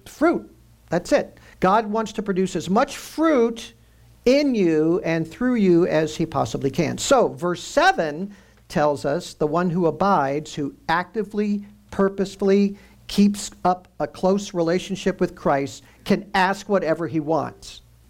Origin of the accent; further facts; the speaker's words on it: Lafayette, Indiana, United States; I grew up in Lafayette, Indiana. It was named after him, so we know all about the Marquis.